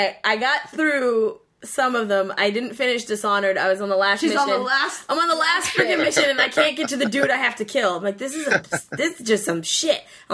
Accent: Boston, Massachusetts, United States; It's not even about it being in Boston, although, you know, I got to represent Boston. For my hometown.

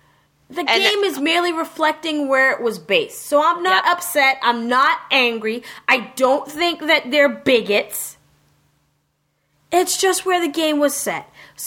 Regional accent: Massachusetts, United States; But you and I came from Massachusetts.

